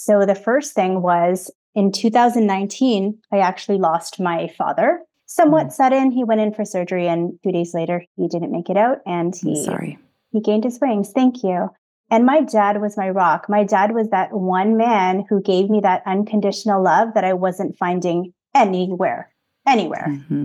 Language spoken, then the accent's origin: English; Canada; born there; I'm a Filipino Canadian. He's European, also born in Canada